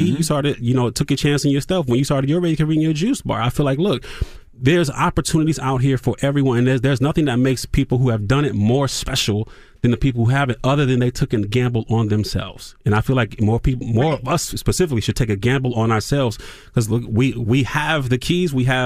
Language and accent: English; Toledo, Ohio, United States; Oh, the radio, because I'm from Toledo, Ohio, you mm-hmm. know